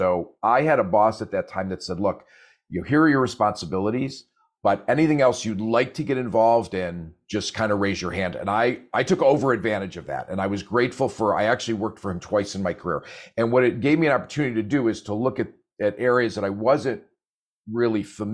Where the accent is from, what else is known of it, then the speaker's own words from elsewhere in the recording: Buffalo, New York, United States; I'm actually originally from Buffalo, New York. So I mean, I'm a Buffalo Bills fan. When you're born in Buffalo, even if you leave, you have to remain a Bills fan.